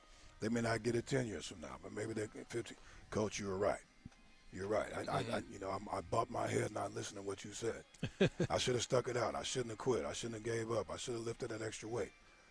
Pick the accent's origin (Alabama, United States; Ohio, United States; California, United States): California, United States; Clovis; I grew up in the Clovis West community, mm-hmm. and I was at Dry Creek